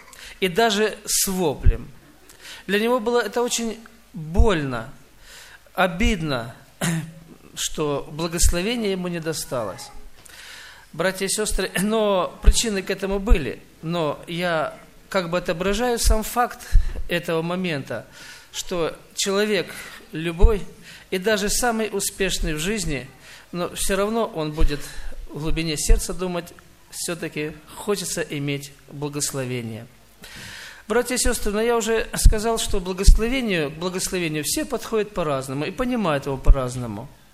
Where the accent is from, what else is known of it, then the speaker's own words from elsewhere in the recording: Maykop, Adygea, Russia; Я из Майкопа.